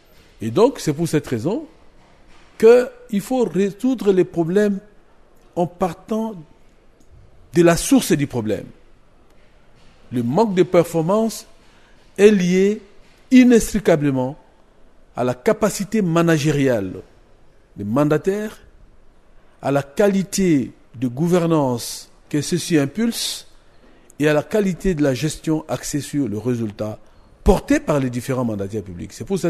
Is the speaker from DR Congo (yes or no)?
yes; DR Congo; en tant que Congolais